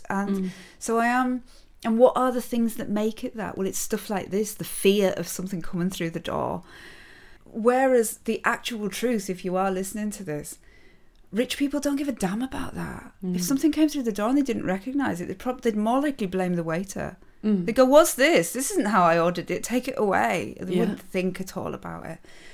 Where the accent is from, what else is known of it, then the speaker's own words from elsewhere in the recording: Curragh, Leinster, Ireland; I'm from Curragh and we're all fucking drinking champagne.